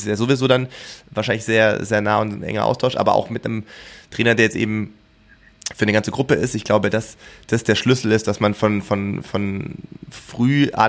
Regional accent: Sindelfingen, Baden-Württemberg, Germany; wie ich aufgewachsen bin in Sindelfing und Umgebung dort

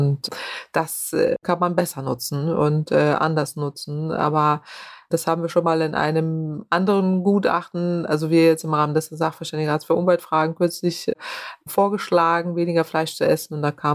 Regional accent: Germany; Also ich komme ja aus dem Nordwesten Deutschlands, da ist Gegenwindenergie.

